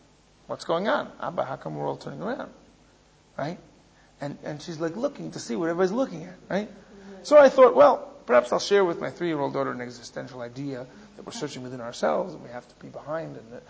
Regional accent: New York City, New York, United States; Okay, so I grew up in New York City. Maybe I'm less sensitive to that.

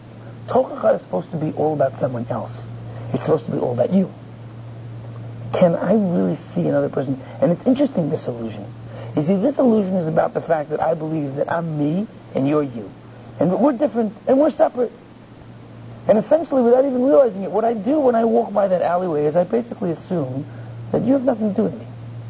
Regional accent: United States; now in Israel; And I actually came to the yeshiva as an American. And then eventually I stayed, I became Israeli, joined the army

